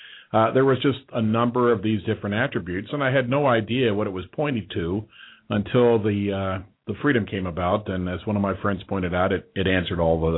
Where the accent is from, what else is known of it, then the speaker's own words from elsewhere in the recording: Indiana, United States; now in Kentucky, United States; And bred in Indiana. My parents both went to U.K., so I've got that bluegrass heritage going on.